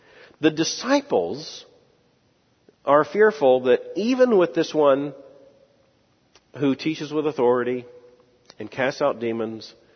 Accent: Florida, United States; I grew up in South Florida. Boating was very much a part of my life.

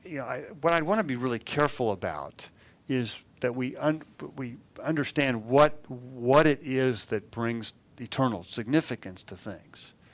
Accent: California, United States; I'm not convinced that he was in my home state of California for that.

